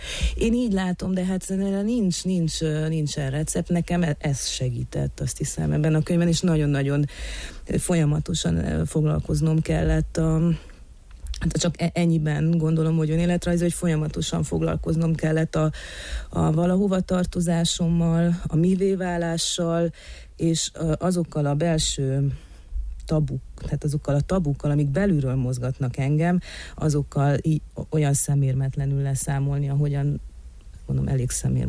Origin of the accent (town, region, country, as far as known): Târgu Mureș, Mureș County, Romania